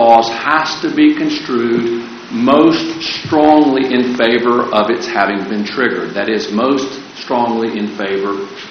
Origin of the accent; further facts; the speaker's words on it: Charlottesville, Virginia, United States; like Mr. Tanner, I'm also from Charlottesville, and like Mr. Tanner, I'm also a college basketball fan.